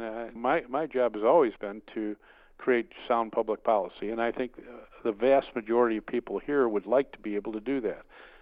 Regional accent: Chicago, Illinois, United States; I know I grew up in Chicago, so there was no debate about if you were going to run for office in Chicago, you'd be a Democrat.

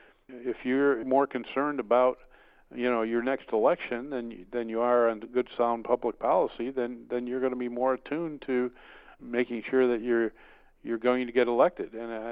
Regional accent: Chicago, Illinois, United States; I know I grew up in Chicago, so there was no debate about if you were going to run for office in Chicago, you'd be a Democrat.

